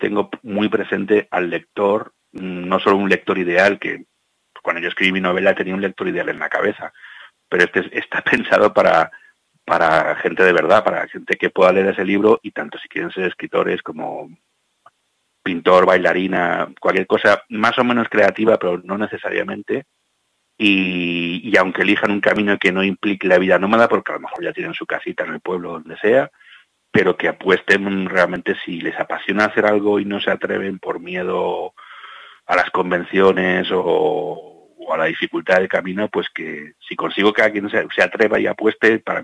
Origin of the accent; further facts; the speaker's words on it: Barcelona, Catalonia, Spain; una parte bastante oscura que cuento de mi adolescencia e infancia en Barcelona